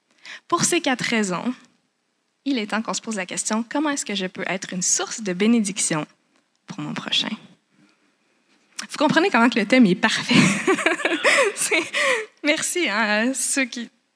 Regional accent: Canada; T'sais, moi je suis canadienne, j'ai la liberté, j'ai la démocratie

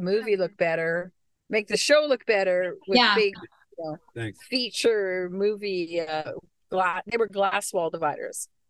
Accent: West Coast, Canada; also born or lived in prairies; now in Nova Scotia, Canada; No, I'm actually from the prairies originally, and I grew up on the West Coast, so I've been all over this country. And we have a place now, my husband and I, in Nova Scotia.

